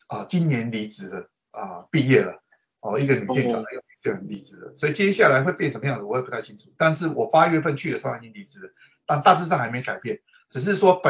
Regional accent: Taiwan; 那个老板是我们，也是我们台湾人陈先生。

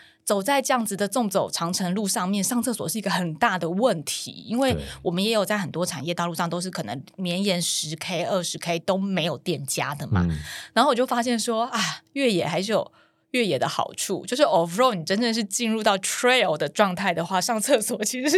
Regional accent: Taiwan; 就会觉得有一种在地人的骄傲，我们台湾人的骄傲

